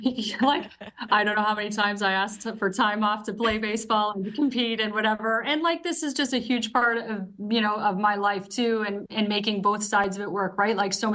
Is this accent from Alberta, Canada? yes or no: no; Ontario, Canada; she's from BC, I'm from Ontario.